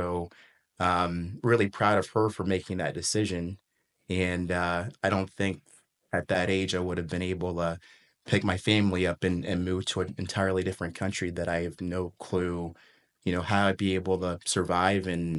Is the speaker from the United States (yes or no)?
no; Zimbabwe; So I grew up speaking in English. The secondary language is Shona.